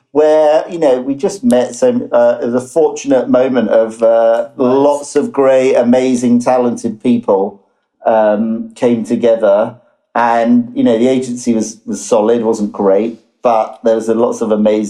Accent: England, United Kingdom; also born or lived in South Africa / Johannesburg; now in Cape Town, South Africa; I was born in South Africa, but largely grew up in England. And I went to school and university in England.

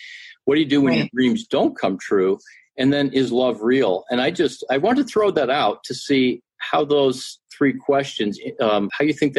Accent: Cleveland, Ohio, United States; I grew up in Cleveland, Ohio, just across the lake from you all in Canada

